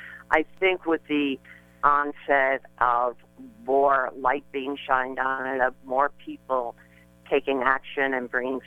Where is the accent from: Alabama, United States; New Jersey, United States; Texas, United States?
New Jersey, United States; Jersey City; the politicians, and I grew up in Jersey City, were all Catholic.